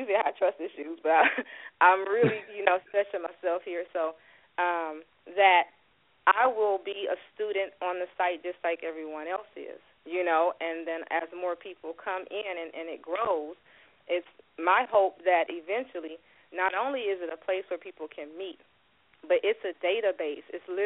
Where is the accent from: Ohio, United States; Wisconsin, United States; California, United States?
California, United States; Los Angeles; I'm from California, South Central.